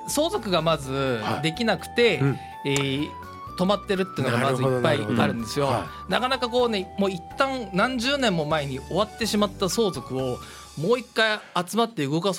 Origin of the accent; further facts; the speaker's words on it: Niigata, Japan; はい、私は新潟です。